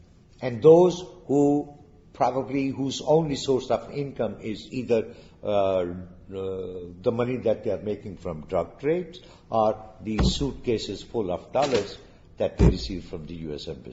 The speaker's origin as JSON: {"language": "English", "country": "United States", "said": "We mean the United States. I'm from the United States."}